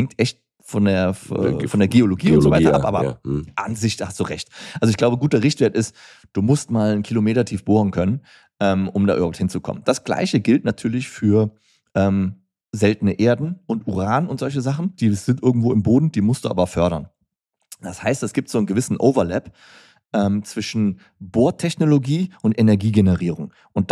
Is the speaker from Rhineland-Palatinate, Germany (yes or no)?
no; Cologne, North Rhine-Westphalia, Germany; wie ich halt so bin als Kölner